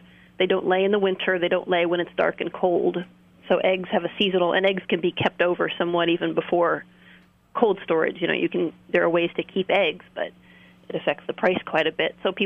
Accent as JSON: {"language": "English", "region": "California", "country": "United States", "said": "I'm from California myself"}